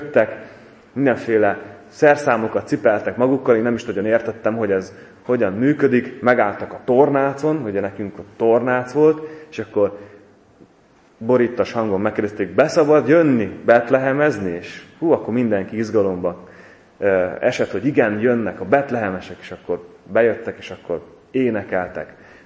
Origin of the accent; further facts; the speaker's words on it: Visk, Zakarpattia Oblast, Ukraine; Visk az, ahol talán még most is többségben van a magyarság. Ahol én születtem, ahol én gyerekkoromat töltöttem, felnevelkedtem, többségben van a magyarság